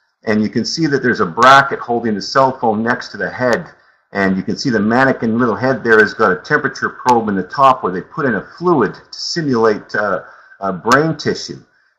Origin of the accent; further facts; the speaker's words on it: Canada; I am a Canadian, a British Columbia and Canadian interprovincial journeyman electrician.